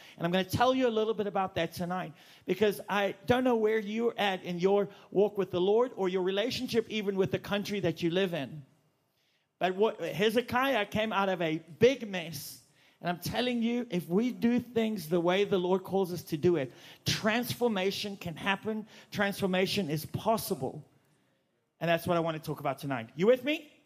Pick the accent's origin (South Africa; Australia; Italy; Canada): South Africa; accent: Afrikaans; first language Afrikaans; English is a second language; moved away as an adult; now in United States; We lived in South Africa for, 2 years or 24, depending on how you count it, and a little bit somewhere else. So, ek is Afrikaans.